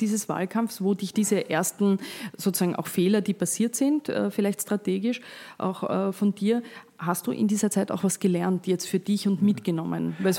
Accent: Austria; ist das bei uns in Österreich sozusagen stärker dieses bisschen Ausblenden

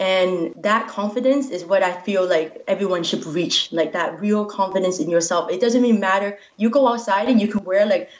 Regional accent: Prince Rupert, British Columbia, Canada; also born or lived in Edmonton / Calgary / Toronto / Vancouver; Yeah, I spent most of my childhood in Prince Rupert, though.

